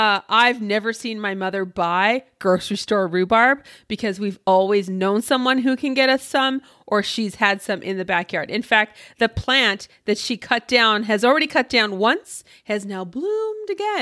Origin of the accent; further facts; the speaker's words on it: Canada; Let's go being Canadian again and talking about weather.